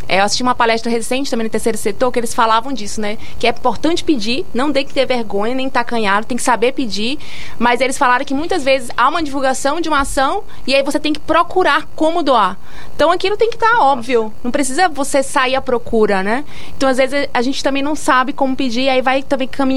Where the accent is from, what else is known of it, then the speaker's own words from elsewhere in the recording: Northeast Region, Brazil; eu sou de família bem simples, né? Eu sou do Nordeste. E eu sempre fui criada em um ambiente que a gente divide tudo